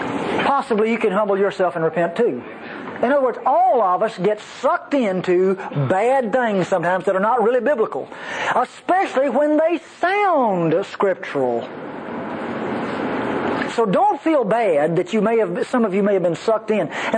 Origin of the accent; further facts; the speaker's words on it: Mississippi, United States; you can tell I'm from North Mississippi, people from the Deep South, we always pronounce vowels with the long